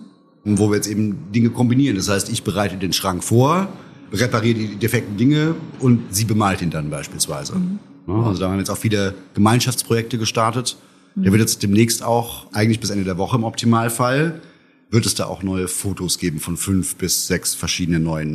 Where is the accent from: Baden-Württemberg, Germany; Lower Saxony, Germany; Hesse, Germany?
Baden-Württemberg, Germany; Altneudorf; also born or lived in Mannheim; now in Heidelberg, Germany; ich bin in Mannheim geboren. Da habe ich gelebt, bis ich circa 2 Jahre alt war. Dann aufgewachsen bin ich in einem kleinen Dorf im Odenwald, in Altneudorf. Und mit 19 bin ich dann wegen dem Zivildienst damals nach Heidelberg gezogen und seitdem hier.